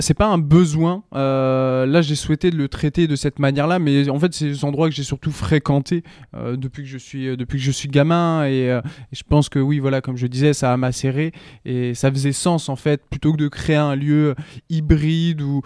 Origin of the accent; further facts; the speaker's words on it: Laval, Pays de la Loire, France; la famille est domiciliée à Grenou, à Laval. Je suis né à Grenou, à Laval. J'ai grandi là-bas.